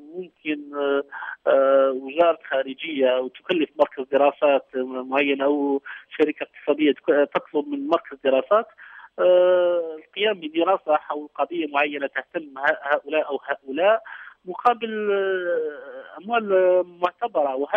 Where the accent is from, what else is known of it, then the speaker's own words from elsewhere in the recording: Algeria; وعطالي تجربة مراكز الدراسات الأمريكية اللي كانت مهمة كثير بالنسبة لنا كجزائريين